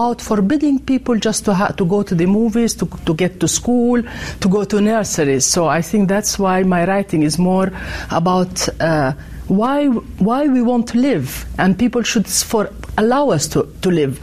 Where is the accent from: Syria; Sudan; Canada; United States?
Syria; Damascus, Damascus Governorate; English is a second language; my mother is Syrian, and I grew up in Damascus, and my mother came from a sort of relatively rich family, and we lived in a beautiful house